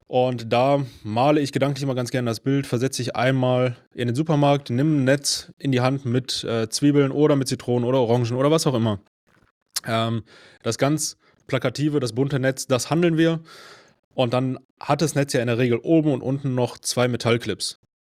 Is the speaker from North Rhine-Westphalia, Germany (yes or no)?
yes; Langenfeld, North Rhine-Westphalia, Germany; born there; now in Mülheim an der Ruhr, Germany; ich bin 33 Jahre alt, ich komme gebürtig aus Langenfeld im Rheinland, nahe Düsseldorf, wohne jetzt mittlerweile in Mülheim an der Ruhr.